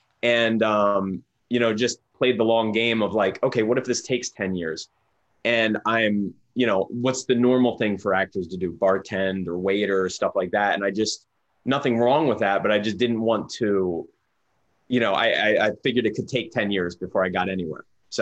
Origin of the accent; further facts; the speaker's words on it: Pottstown, Pennsylvania, United States; I grew up in Pennsylvania, Pottstown, Pennsylvania, and it's 2 hours away from New York City.